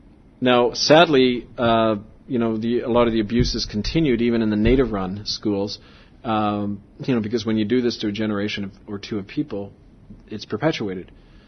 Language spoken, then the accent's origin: English; Winnipeg, Manitoba, Canada; I actually knew when I was growing up in Winnipeg, I knew my next door neighbor